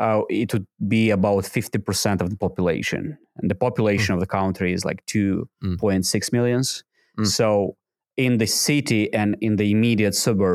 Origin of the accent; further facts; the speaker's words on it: Moldova; Born and raised in Republic of Moldova, which is Eastern Europe. Born and raised in Eastern Orthodox family, which is common for 96% of Moldovans.